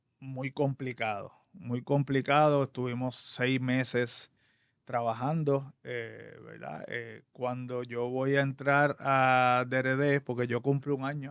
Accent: Puerto Rico; nosotros como puertorriqueños

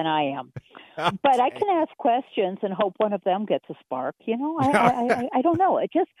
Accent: California, United States; I am a relo, to be fair. I'm a relo from California.

